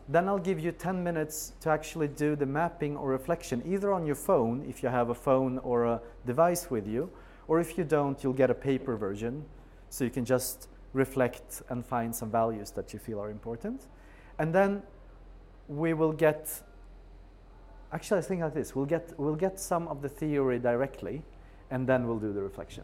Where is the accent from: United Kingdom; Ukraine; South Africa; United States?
Ukraine; English is a second language; I'm from Ukraine originally, which is one of the countries furthest.